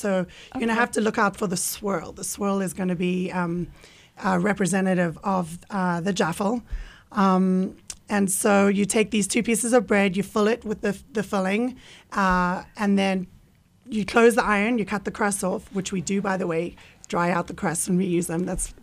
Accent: South Africa; I'm from South Africa, and this is actually a sandwich that, funnily enough, I've been having since I was a kid.

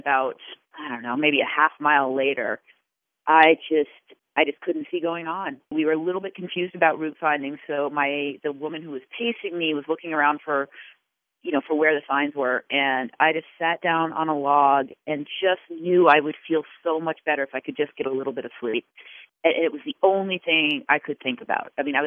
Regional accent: Chittenden, Vermont, United States; I grew up in Chittenden, so a lot of the south central part of it, of the trail

